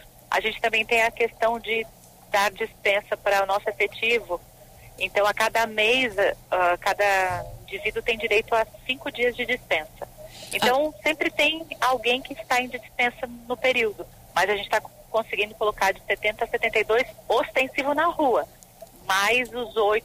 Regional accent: Santa Catarina, Brazil; Então, por exemplo, eu sou de Santa Catarina, o meu subcomandante é de outro estado

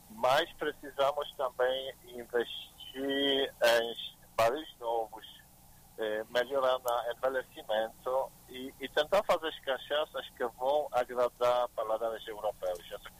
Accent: Poland; Portuguese is a second language; now in United Kingdom; Olha, na verdade eu sou polonês, de hoje, moro na Inglaterra

